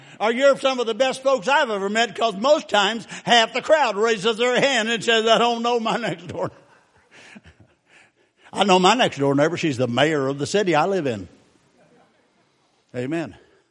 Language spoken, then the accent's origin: English; McNary, Texas, United States; See, I was raised in Texas. And when we lived in a town called McNary, Texas. McNary was a huge city. Had one building.